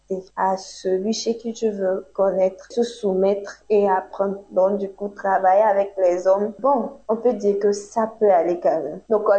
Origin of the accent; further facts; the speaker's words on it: Accra, Greater Accra, Ghana; Mon parcours, je suis née à Accra. J'ai fait mes études jusqu'à avoir le bac à Accra.